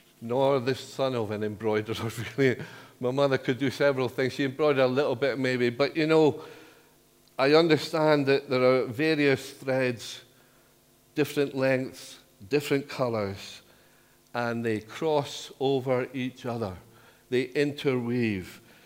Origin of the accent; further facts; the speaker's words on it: Edinburgh, Scotland, United Kingdom; also born or lived in Cornwall; I grew up in Edinburgh.